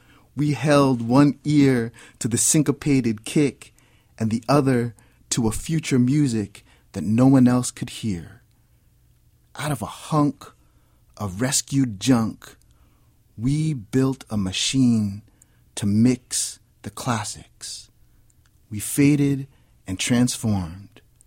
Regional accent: Edison, New Jersey, United States; the irony of growing up in Edison, New Jersey

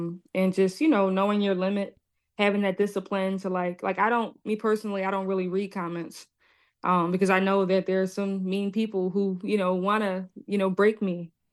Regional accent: Philadelphia, Pennsylvania, United States; I love home so much. I still live here. We listen, you know, Philly, we got the grit.

